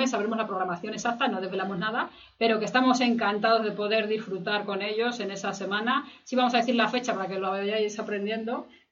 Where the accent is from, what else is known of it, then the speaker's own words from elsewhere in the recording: Madrid, Community of Madrid, Spain; somos muy madrileños, aquí FJ y yo, somos madrileños de pura cepa los dos.